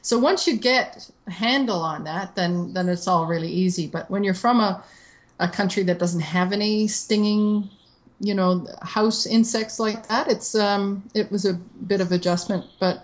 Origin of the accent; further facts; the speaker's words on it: Saint John, New Brunswick, Canada; I'm from St. John, New Brunswick, and it was rainy there all